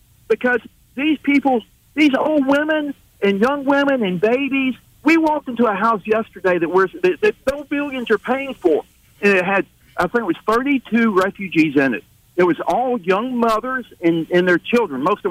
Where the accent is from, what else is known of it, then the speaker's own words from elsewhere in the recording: Mobile, Alabama, United States; I'm from Mobile, Alabama